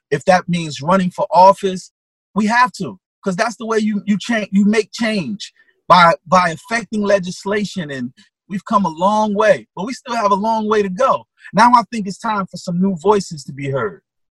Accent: Newark, New Jersey, United States; I'm going to reflect on who I was growing up in Newark, New Jersey then and who I am in Newark, New Jersey now.

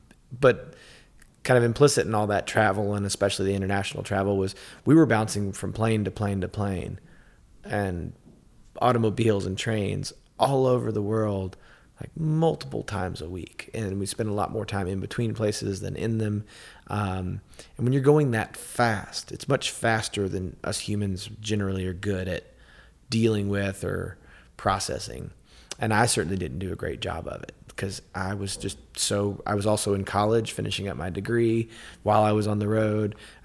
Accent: Lexington, Kentucky, United States; ride from my hometown of Lexington, Kentucky, down to Manchester, Tennessee

